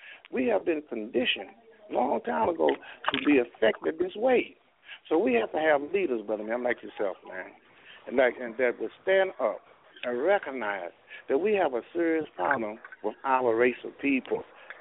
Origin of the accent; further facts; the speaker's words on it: the South, United States; I'm from the South, she would not tolerate me hanging out with a kid